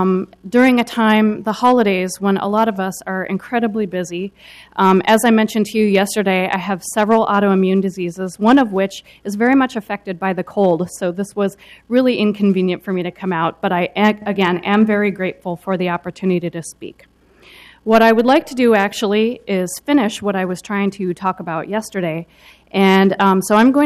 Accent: Minneapolis, Minnesota, United States; I grew up in Minneapolis, Minnesota, a city that has a number of similarities to Portland.

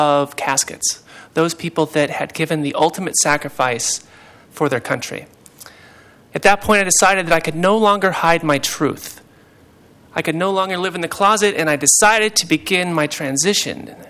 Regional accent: Montana, United States; I was raised in a community that is not like Portland. I was raised in Montana, and I grew up there my entire young adulthood until I joined the military.

